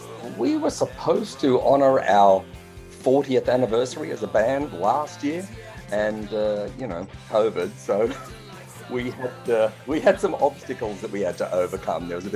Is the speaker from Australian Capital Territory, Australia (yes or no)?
no; Brisbane, Queensland, Australia; now in Sydney, Australia; I was born in Sydney, but my parents relocated with us kids to Brisbane in the mid 60s. So I still think of Brisbane. It's about 700 miles north of where I am now in Sydney. I still think of that as my hometown